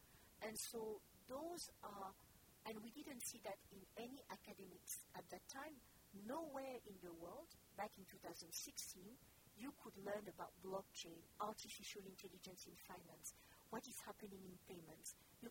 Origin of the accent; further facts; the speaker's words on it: France; English is a second language; I'm French, with Vietnamese of origin, and you could probably can listen to my accent. My parents came to France in 1975 as immigrants. They had lost their livelihood in Vietnam, and I came to life in France, and I grew up